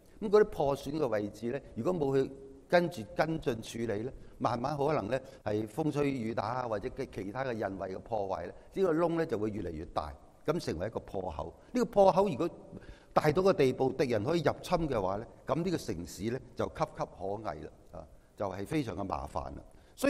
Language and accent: Cantonese; Guangdong, China; 我哋广东人就好讲嘢好传神噶嘛